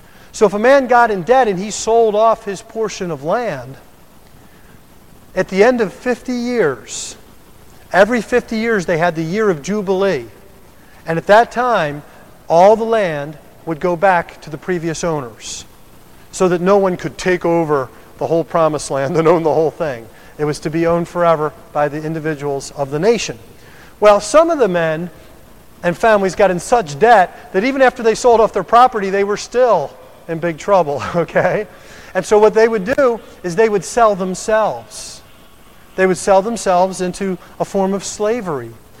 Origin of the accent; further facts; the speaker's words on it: Philadelphia, Pennsylvania, United States; Now, I grew up in Philadelphia, and I remember seeing the Liberty Bell as a kid.